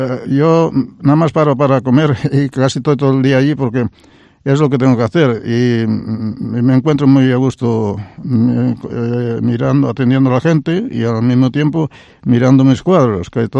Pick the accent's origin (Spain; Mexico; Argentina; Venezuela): Spain; Grandas de Salime, Asturias; yo soy asturiano, pero nací en Grande Salímica y hablo en gallego. Y después estuve estudiando también en Corios, que fue, terminé el bachiller allí.